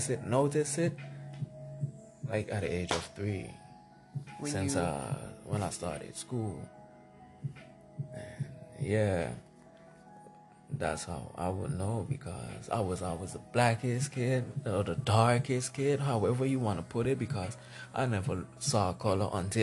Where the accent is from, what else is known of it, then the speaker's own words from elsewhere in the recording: Sint Maarten; I'm from Freetown, St. Louis, you check?